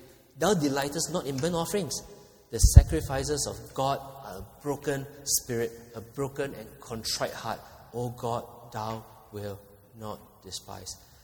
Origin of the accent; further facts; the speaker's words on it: Singapore; we have, as Singaporean Christians, been too pampered.